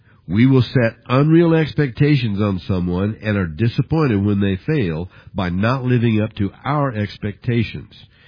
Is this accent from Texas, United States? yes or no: no; Independence, Missouri, United States; When we grew up in Independence, Missouri, I had two brothers. There were three of us.